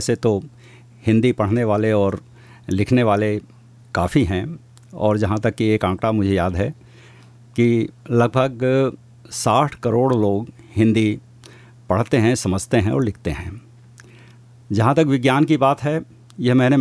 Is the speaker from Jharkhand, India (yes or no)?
no; Varanasi, Uttar Pradesh, India; also born or lived in Prayagraj; और मैं भारत के उत्तर प्रदेश के वाराणसी ज़िले का रहने वाला हूँ। हमारी शिक्षा दीक्षा प्रयाग में हुई है